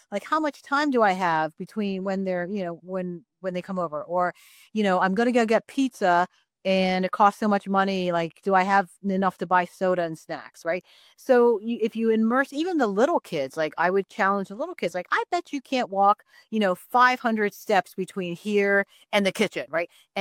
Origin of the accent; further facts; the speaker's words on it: Taiwan; I'm actually from Taiwan, but like certainly Chinese background